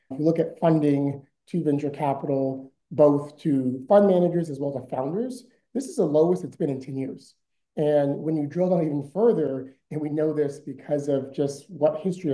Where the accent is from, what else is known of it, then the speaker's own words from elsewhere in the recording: Fort Pierce, Florida, United States; I grew up in South Florida, a place called Fort Pierce, Florida. It's in the Treasure Coast of Florida. My family on both sides go back to the Bahamas. So we're proud Bahamians and I'm an island people.